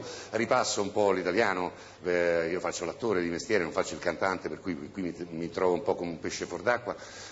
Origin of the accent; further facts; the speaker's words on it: Lazio, Italy; accent: Roman; Fortunatamente il nostro non è più un dialetto, il nostro romano è un accento, diciamo, a me piace, insomma, parlarlo un po' così.